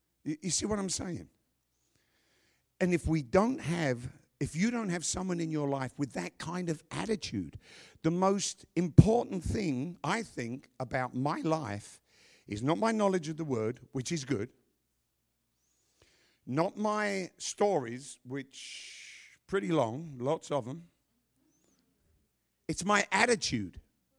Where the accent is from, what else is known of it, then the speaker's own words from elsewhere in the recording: England, United Kingdom; Her stories of coaches are great because we're English. We didn't have coaches.